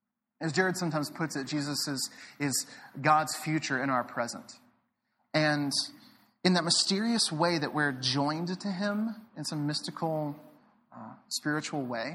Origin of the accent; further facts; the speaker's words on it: Dallas, Texas, United States; I grew up in Dallas, Texas, a Southern Baptist fundamentalist in the buckle of the Bible Belt.